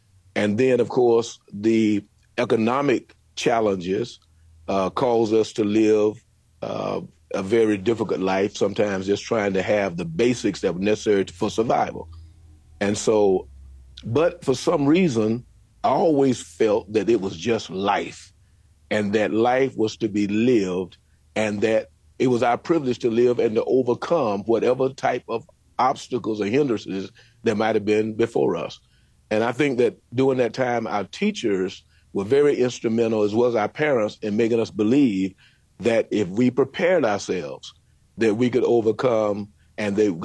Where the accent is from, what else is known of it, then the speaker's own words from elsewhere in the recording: North Carolina, United States; born there; I was born in North Carolina.